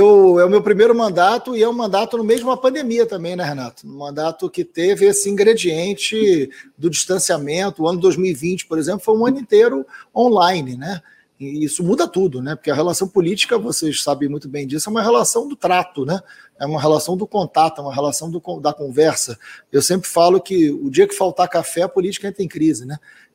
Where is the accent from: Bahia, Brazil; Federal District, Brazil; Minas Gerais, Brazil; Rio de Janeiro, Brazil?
Rio de Janeiro, Brazil; Eu sou do Rio de Janeiro, né?